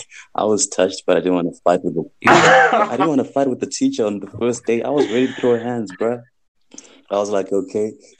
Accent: Zambia; English is a second language; I wasn't able to talk proper because I was coming from Zambia, and you know, I only spoke in like my native language. But now I had to like switch it up and talk in English now.

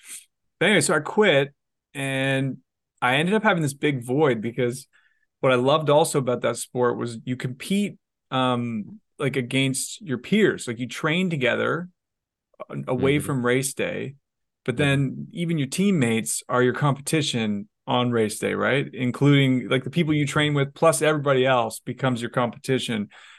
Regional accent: Toronto, Ontario, Canada; For him, it was like going up to the lakes north of Toronto, where we grew up. I'm from Toronto, Canada originally.

